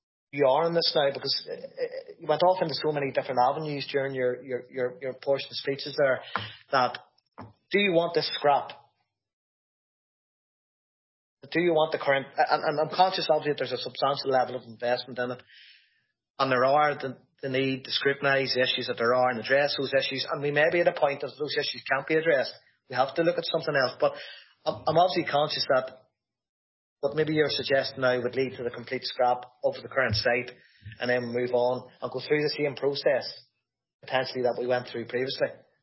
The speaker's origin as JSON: {"language": "English", "town": "Newry", "region": "Northern Ireland", "country": "United Kingdom", "tie": "born or raised there", "said": "whilst I represent Slieve Cullion DEA and I live in Slieve Cullion DEA, I was born and bred in Newry. My family are still in Newry."}